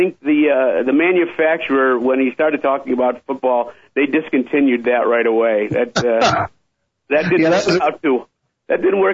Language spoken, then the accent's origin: English; New York, United States; Yes, I grew up in New York State, so I know Albany well.